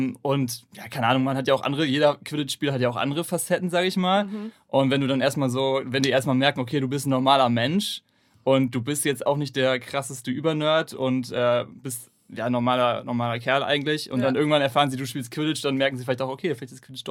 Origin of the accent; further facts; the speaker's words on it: Hamburg, Germany; Ich bin 23 Jahre alt, bin Hamburger